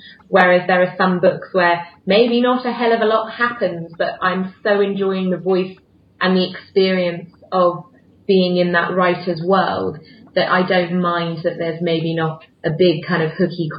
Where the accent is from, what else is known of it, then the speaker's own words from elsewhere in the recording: East of England, United Kingdom; I think it comes from the fact that I'm from Essex